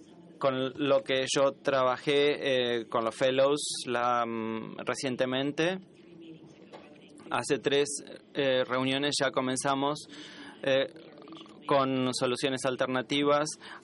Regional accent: Trinidad & Tobago; Yo soy de Trinidad y Tobago

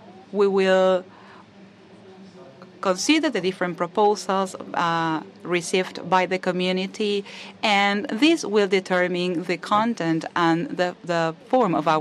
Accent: Benin; I'm from Benin, and I have a question.

